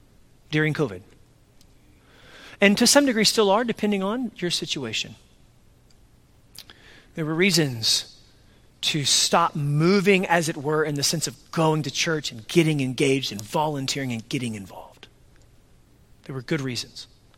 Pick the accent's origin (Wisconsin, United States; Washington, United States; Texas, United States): Texas, United States; That's hot. And I'm from Texas.